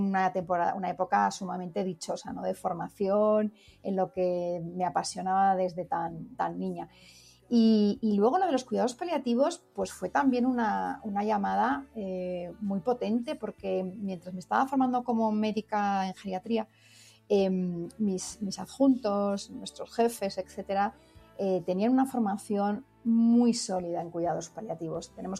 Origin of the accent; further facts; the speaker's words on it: Zaragoza, Aragon, Spain; Yo soy de Zaragoza, estudié en la Facultad de Medicina de Zaragoza